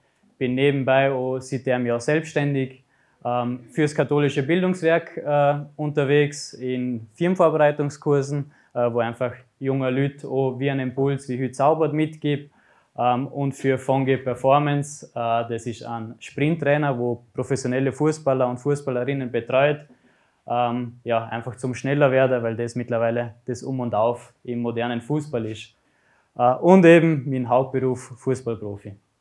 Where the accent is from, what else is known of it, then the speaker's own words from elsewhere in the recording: Bezau, Vorarlberg, Austria; accent: Bregenzerwald dialect; Ich komme eben aus Bezau, aus dem Bregenzer Wald.